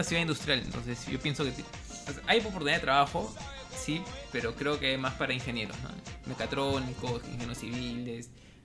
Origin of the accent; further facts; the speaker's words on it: Lima, Peru; mis abuelos son de Arequipa. Mis abuelos paternos son de Arequipa y mi abuela materna es de Trujillo. Pero yo nací en Lima. Toda mi vida he hecho en Lima